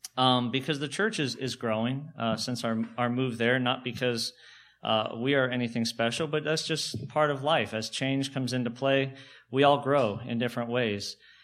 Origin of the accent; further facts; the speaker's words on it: California, United States; also born or lived in Texas; Growing up in California and then in Texas for a long time, I was used to cities with a lot of growth and new construction